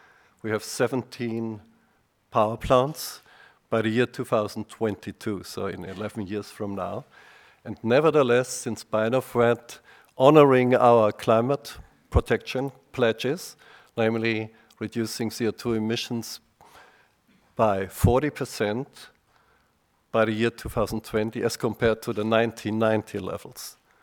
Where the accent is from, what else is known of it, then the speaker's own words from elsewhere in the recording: Germany; Now I'm coming from Germany, and in Germany something almost revolutionary is going on.